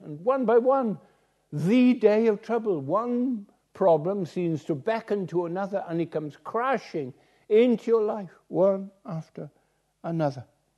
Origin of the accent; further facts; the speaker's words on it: Aberystwyth, Wales, United Kingdom; I come from Aberystwyth. There's a castle in Aberystwyth.